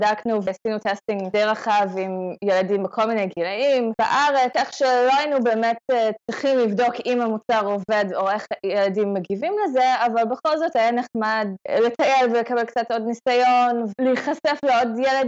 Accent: United States; Hebrew is a second language; now in Israel; אני עליתי לארץ לפני 11 שנים, 12 שנים, מווירג'יניה, פיטסבורג, מארצות הברית.

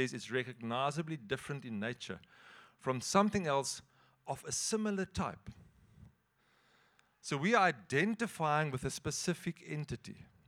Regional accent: Queenstown, Eastern Cape, South Africa; we're from Queenstown in the Eastern Cape.

